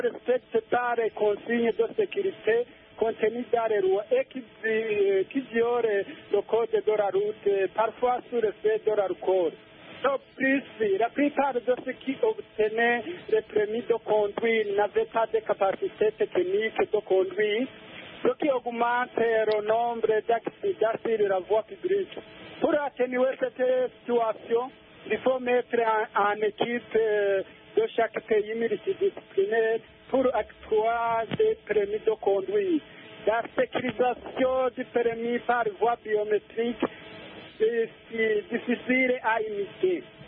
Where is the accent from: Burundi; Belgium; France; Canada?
Burundi; Chez nous, au Burundi